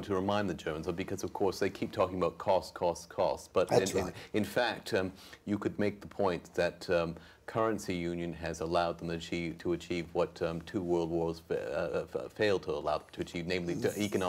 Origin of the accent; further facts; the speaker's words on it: Canada; born there; I'm Canadian by birth, and we have for decades had equalisation payments.